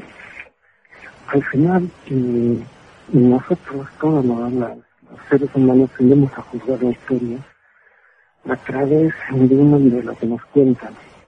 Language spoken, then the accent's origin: Spanish; Bilbao, Basque Country, Spain; moved away; ya soy de País Vasco, de Bilbao, y así ya muchos años, son 8 años que yo continuo fuera, y estaré pues hace más de 1 año que me vuelvo a casa.